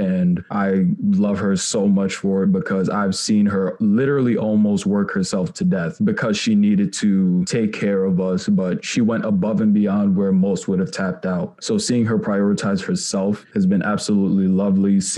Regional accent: Cameroon; moved away; We moved from Cameroon in 2009. I saw her have to raise us.

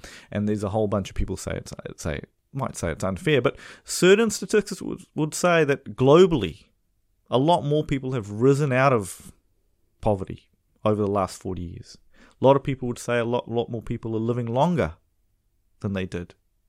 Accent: India; Look, I'm Indian. We're into our tea dunking, right? And maybe it was forced upon us by the British, maybe.

